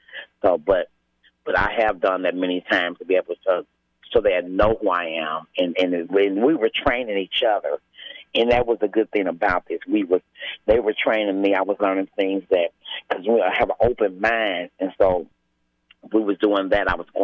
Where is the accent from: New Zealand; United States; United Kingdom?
United States; Kansas City, Missouri; Boy, I've been born and raised in Kansas City all my life. I love my community.